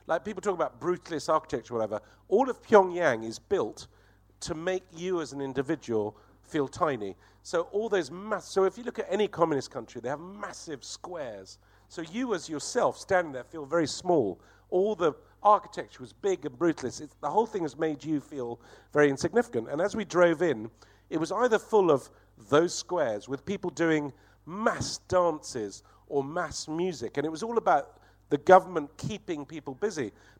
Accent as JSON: {"language": "English", "country": "Lebanon", "tie": "born or raised there", "said": "growing up in Lebanon, I knew it was a great place, but people didn't do it."}